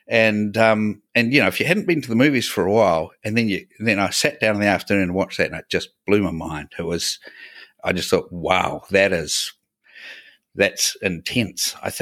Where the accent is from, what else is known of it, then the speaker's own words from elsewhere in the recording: Auckland, New Zealand; also born or lived in Dunedin, New Zealand; I'm from Auckland, New Zealand. This is where I grew up. I was actually born down in Dunedin. And I live in Auckland now, although I have spent quite a few years living in different countries around the world.